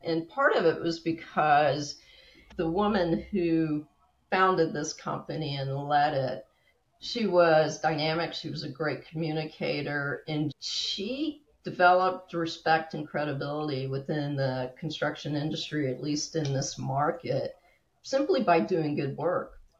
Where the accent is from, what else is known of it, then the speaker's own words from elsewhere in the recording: United States; I'm a little bit of an oddity as an American woman.